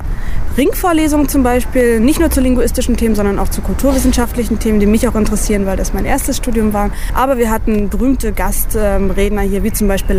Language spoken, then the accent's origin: German; Berlin, Germany; ich bin 24 Jahre alt und ich komme aus Berlin.